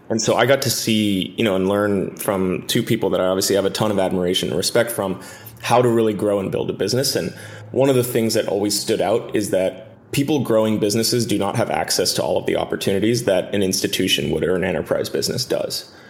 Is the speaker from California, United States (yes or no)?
yes; California, United States; I grew up here in the Bay Area, had my first venture-backed company out of college